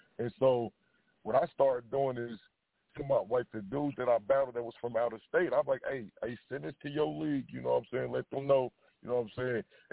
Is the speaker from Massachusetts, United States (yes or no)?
no; Minnesota, United States; also born or lived in Chicago; I represent from Minnesota. I was born in Chicago, but I grew up in Minnesota.